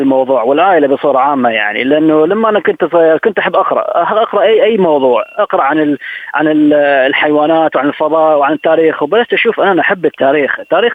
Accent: Baghdad, Baghdad Governorate, Iraq; أنا يعني تربيت في العراق وبغداد، وزي ما كل عارفين يعني العراق بلد يعني شاف الحروب والمآسي

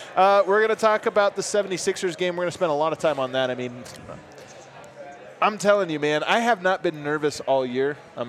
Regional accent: Boulder, Colorado, United States; We're from Boulder.

